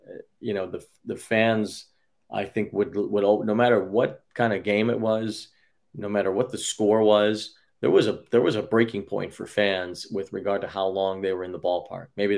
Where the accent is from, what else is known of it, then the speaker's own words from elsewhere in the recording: Chicago, Illinois, United States; it would have been a lot more intimidating for me to sit next to Pat Hughes growing up in Chicago